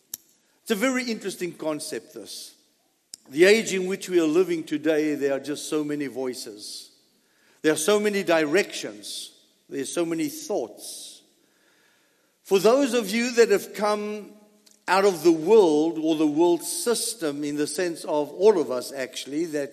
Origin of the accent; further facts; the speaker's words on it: South Africa; Growing up in South Africa and going to one of the greatest national parks in the country